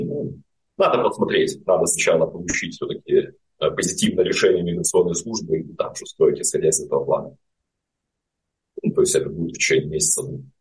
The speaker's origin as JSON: {"language": "Russian", "town": "Grodno", "region": "Grodno Region", "country": "Belarus", "tie": "born or raised there", "said": "Ну, обратно в Гродно, мой родной город."}